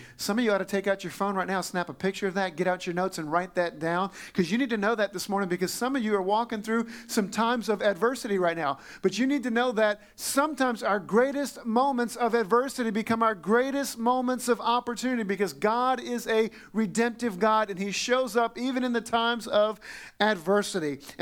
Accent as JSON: {"language": "English", "town": "New Orleans", "region": "Louisiana", "country": "United States", "tie": "born or raised there", "said": "He had a 25-year career, mostly with my hometown team of the New Orleans Saints."}